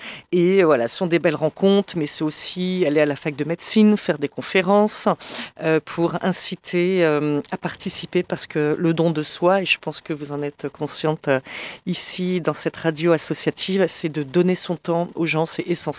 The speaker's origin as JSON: {"language": "French", "town": "Paris", "region": "Île-de-France", "country": "France", "moved": "yes", "lives_now": "Rennes, France", "said": "moi je suis parisienne à la base et je connaissais personne quand je suis arrivée il y a 25 ans."}